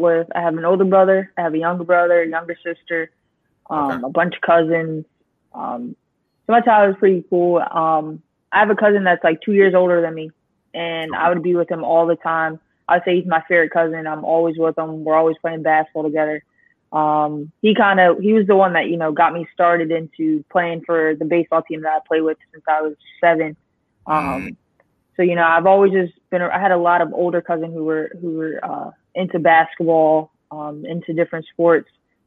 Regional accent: Philadelphia, Pennsylvania, United States; I'm from Philadelphia.

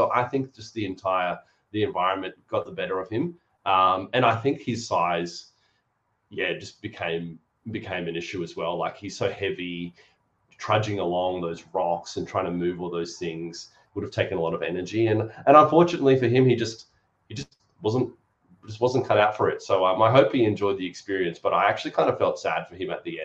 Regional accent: Queensland, Australia; I think he's a Queenslander as well, and I'm like a bit attracted to that as a Queenslander.

